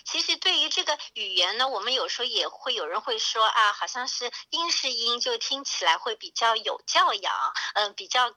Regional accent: Australia; 因为你看我们澳大利亚的版图，就是从东到西，要这样横跨就是将近4000公里，但是我们的这个口音，地域之间的口音的差异其实是不大的。

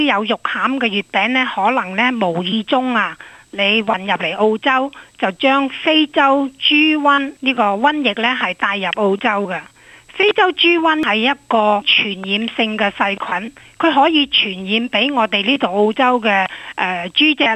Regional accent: China; 呢啲都係我哋中國人應節嘅食品嘅

